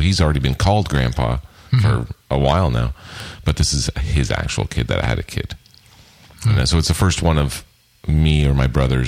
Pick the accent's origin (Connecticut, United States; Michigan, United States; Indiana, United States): Michigan, United States; Detroit; But since we come from the Detroit area, we're pretty familiar with Sweetest Day.